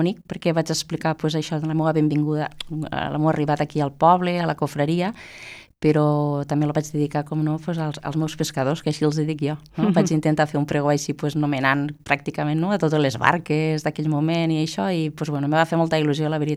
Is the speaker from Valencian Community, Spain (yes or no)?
no; Amposta, Catalonia, Spain; Soc d'Amposta, sí.